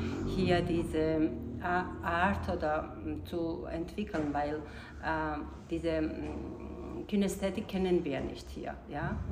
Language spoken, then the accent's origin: German; Georgia; German is a second language; moved away as an adult; now in Germany; ich komme aus Georgien, ich bin verheiratet, habe drei Kinder.